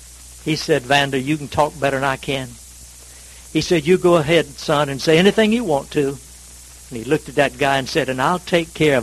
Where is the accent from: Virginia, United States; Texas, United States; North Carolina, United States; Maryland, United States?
North Carolina, United States; Where I grew up in North Carolina, that's a mess.